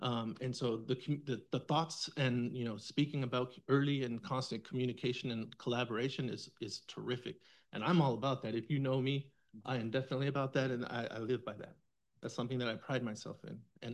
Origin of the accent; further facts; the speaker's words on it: California, United States; I'm 43 years old. I was born and raised in Imperial County, fifth generation, you know, all that good stuff.